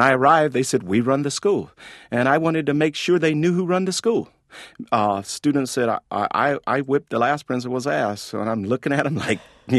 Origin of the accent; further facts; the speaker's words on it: the South, United States; I grew up in the South back in the 50s and the 60s.